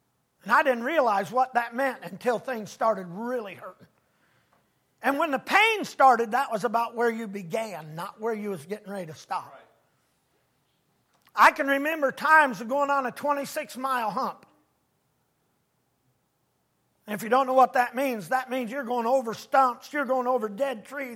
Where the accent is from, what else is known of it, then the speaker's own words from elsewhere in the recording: Michigan, United States; I was from Michigan in December and I ended up in Parris Island, South Carolina.